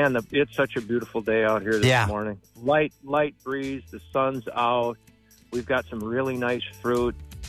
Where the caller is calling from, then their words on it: Menominee, United States; from Menominee.